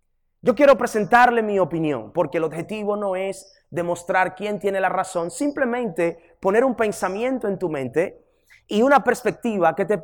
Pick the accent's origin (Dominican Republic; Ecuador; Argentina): Dominican Republic; also born or lived in Boston; now in Dallas, United States; soy nativo dominicano, llevo ya en los Estados Unidos aproximadamente unos 20 y tanto de años. Hace unos 4 años que mi familia y yo decidimos movernos de la ciudad de Boston, donde vivíamos anteriormente, acá a la ciudad de Dallas.